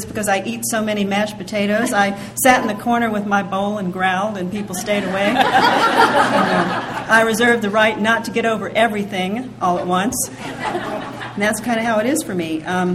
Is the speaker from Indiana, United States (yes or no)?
no; Ohio, United States; born there; I was born in Ohio, and I have parents. I'm a baby boomer.